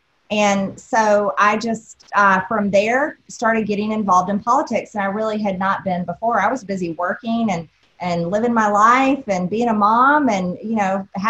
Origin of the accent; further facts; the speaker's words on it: United States; I'm very much an ordinary American, just a regular American woman. I love our country and I love being an American woman.